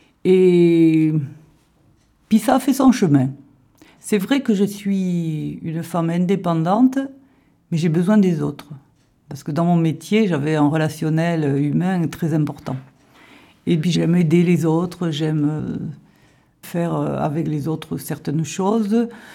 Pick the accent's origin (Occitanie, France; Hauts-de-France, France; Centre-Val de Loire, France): Occitanie, France; Montauban; je suis de Montauban.